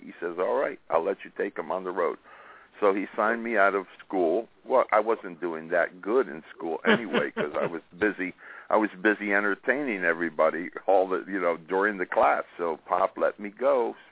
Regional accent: Texas, United States; What happened was, I'm from Texas, I came here, and then thanks to Bill Lee.

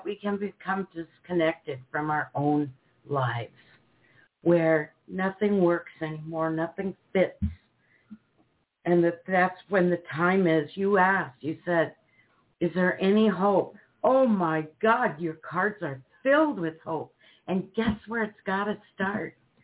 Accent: Minnesota, United States; I know that winter's coming up there, and we're from Minnesota ourselves.

